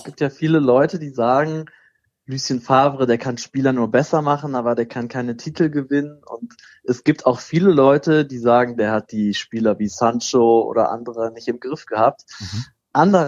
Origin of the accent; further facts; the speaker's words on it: Düsseldorf, North Rhine-Westphalia, Germany; born there; als gebürtiger Düsseldorfer